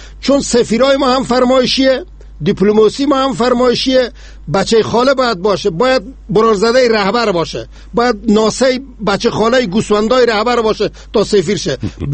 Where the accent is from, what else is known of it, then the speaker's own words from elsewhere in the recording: Afghanistan; ما افغانیم، مسلمانیم